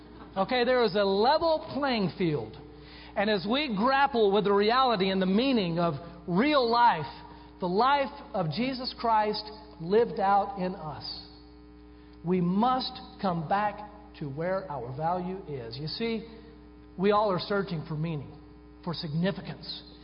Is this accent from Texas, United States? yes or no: yes; Denton, Texas, United States; where I was growing up in Denton, Texas, right from wrong was not always real clear.